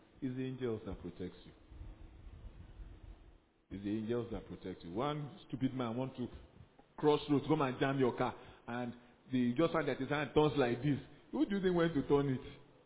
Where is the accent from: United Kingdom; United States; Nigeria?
Nigeria; I'm a Nigerian, you know.